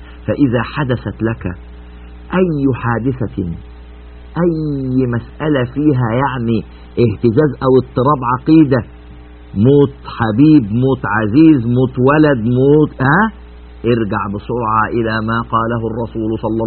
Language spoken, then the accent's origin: Arabic; Egypt; في عندنا في مصر في الأرياف مثل جميل جدا